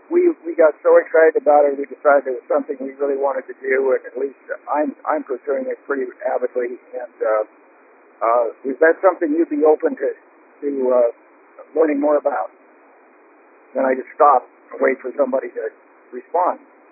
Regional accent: Midwest, United States; I grew up in the Midwest where the water was really nasty

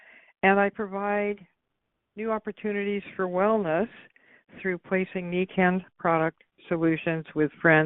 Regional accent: California, United States; I'm from California, South Orange County, halfway in between Disneyland and Mission San Juan Capistrano.

